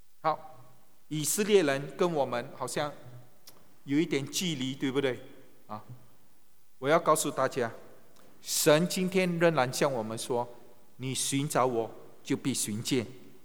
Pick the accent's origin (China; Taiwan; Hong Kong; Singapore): Singapore; 我们都是中国人，但我生长在新加坡